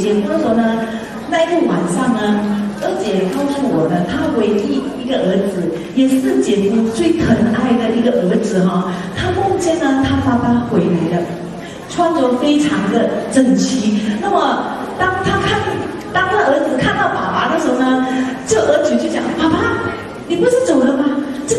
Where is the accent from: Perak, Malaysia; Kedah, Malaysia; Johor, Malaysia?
Kedah, Malaysia; now in Kuala Lumpur, Malaysia; ，其实呢我是北马人，吉打州嫁到吉隆坡